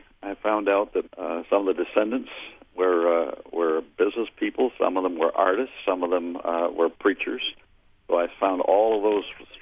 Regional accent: Canada; my hometown in Canada

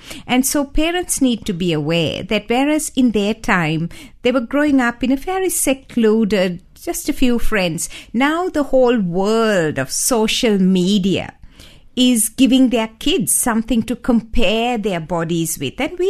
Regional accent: Sri Lanka; Yeah, it's partly based on my growing up in Sri Lanka.

